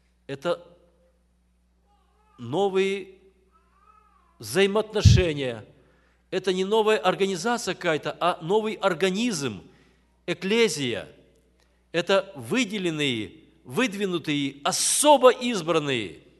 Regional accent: Kyrgyzstan; Знаете, я вырос в Киргизии, у нас там горы были не лесом поросшие

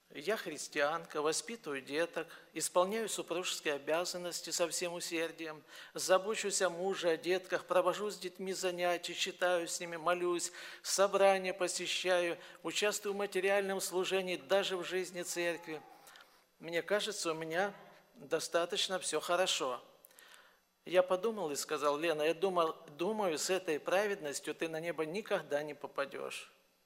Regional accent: Kharkiv, Kharkiv Oblast, Ukraine; born there; Мы уроженцы города Харькова

